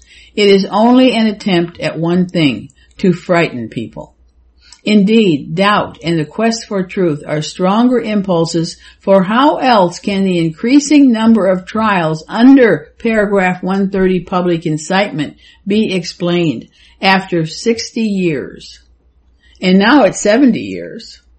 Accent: United States; I, as an American, don't know what it's like to be born and grow up in a country that is putting out this kind of propaganda

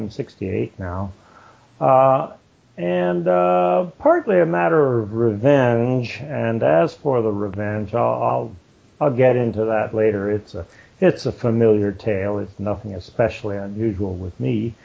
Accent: Florida, United States; By the way, I come from South Florida, and in that I do so, I mean, it was a bit like, almost like coming from New York, in that Jews were very numerous around me.

